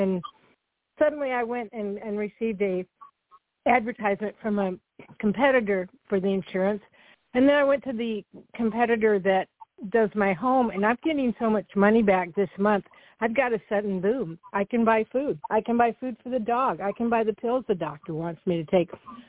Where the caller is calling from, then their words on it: Minneapolis, Minnesota, United States; I'm coming from Minneapolis, Minnesota.